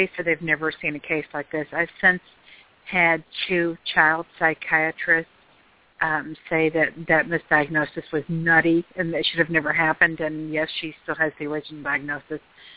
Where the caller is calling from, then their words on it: Florida, United States; I'm calling from Florida.